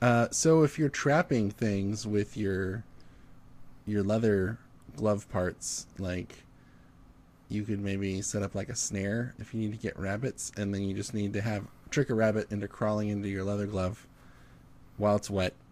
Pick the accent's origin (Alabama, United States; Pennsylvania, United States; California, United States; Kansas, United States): California, United States; now in Portland, United States; because like when I'm from California, we didn't even hear about snow, and you don't need gloves when you're surfing.